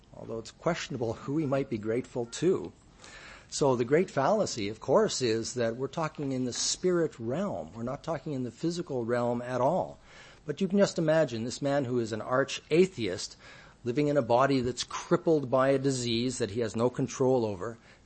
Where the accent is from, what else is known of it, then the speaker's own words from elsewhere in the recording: Canada; similarly my home country of Canada